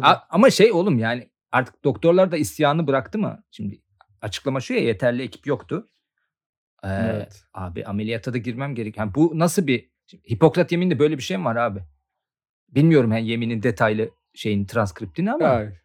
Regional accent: Konya, Turkey; Ay evet. Memleketim Konya. Ya. Konyalı

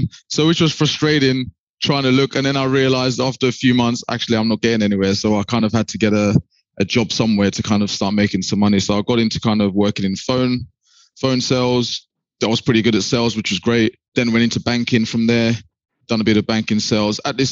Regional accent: East of England, United Kingdom; I was from Essex.

